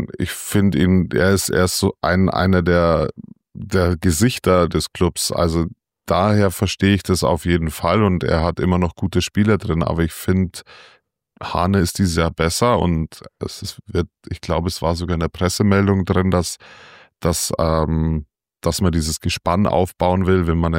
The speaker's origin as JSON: {"language": "German", "town": "Munich", "region": "Bavaria", "country": "Germany", "said": "als Münchner hätte ich das nicht erwartet."}